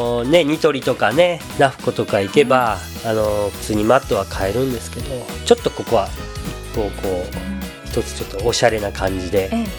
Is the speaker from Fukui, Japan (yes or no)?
no; Hatsukaichi, Hiroshima, Japan; もっとその廿日市でね商売するっていうことをね、自分の地元なんでね